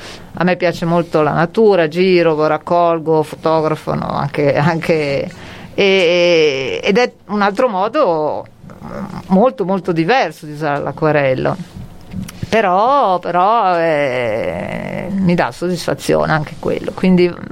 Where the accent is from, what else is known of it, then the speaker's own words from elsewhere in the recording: Milan, Lombardy, Italy; born there; a Milano, la mia città natale